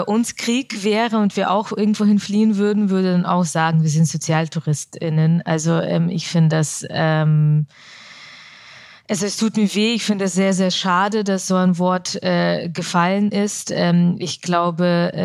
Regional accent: Augsburg, Bavaria, Germany; mittlerweile identifiziere ich mich als Deutsche. Und diese Frage, wo kommen Sie her? Und wenn dann die Antwort Augsburg nicht ausreicht

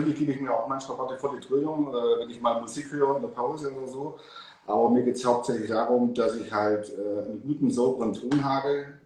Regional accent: Wangen im Allgäu, Baden-Württemberg, Germany; ich komme aus Wangen im Allgäu, das ist in Süddeutschland. Also ja, also in Baden-Württemberg liegt Wangen im Allgäu. Und das liegt gar nicht so weit weg vom Bodensee.

